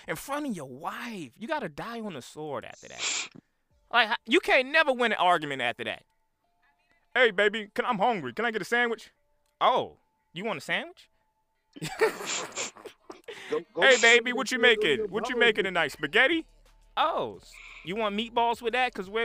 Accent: Chicago, Illinois, United States; I grew up in Cabrini Green, Chicago.

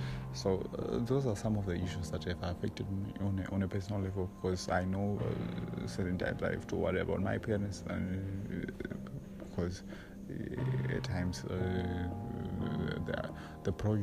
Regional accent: Masvingo, Zimbabwe; now in Harare, Zimbabwe; I come from Mashingo. That's, although I stay in Harare, that's where I reside. I come from Mashingo. Mashingo, it's when you look at agricultural regions, it's region 4

